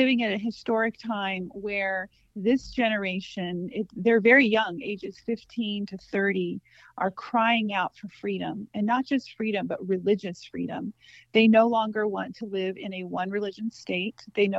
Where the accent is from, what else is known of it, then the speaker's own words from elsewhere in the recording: California, United States; born there; also born or lived in Iran; with an Iranian Muslim father and an American Christian mother. And I've lived in both countries. I was born in Southern California